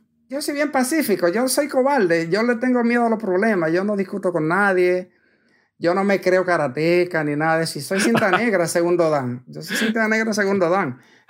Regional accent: San Pedro de Macorís, Dominican Republic; Soy de San Pedro de Macorís, República Dominicana.

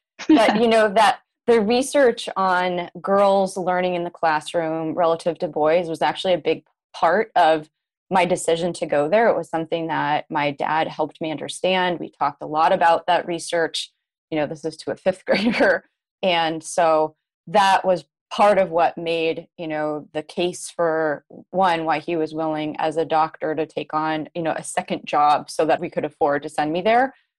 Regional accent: Palo Alto, California, United States; I actually grew up in Palo Alto. And so growing up in the heart of Silicon Valley

